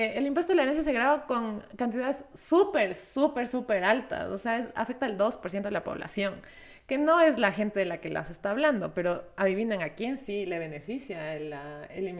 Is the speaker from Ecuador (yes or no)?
yes; Ecuador; primero todos los ecuatorianos tenemos nuestro barquito y nuestro terreno, todo, el ecuatoriano más humilde